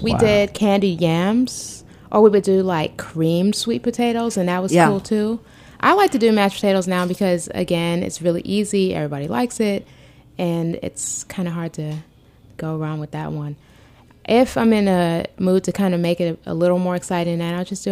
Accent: Georgia, United States; also born or lived in Charleston, South Carolina; I'm from Georgia by way of Charleston. I don't know anything about pumpkins.

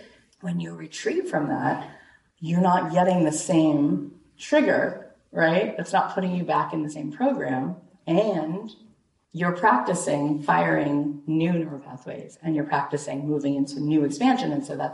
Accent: Boca Raton, Florida, United States; moved away as an adult; now in Los Angeles, United States; I've been in LA since 03, and I grew up right here in Boca Raton, Florida. And I moved to LA when I was 23, and now I'm 44.

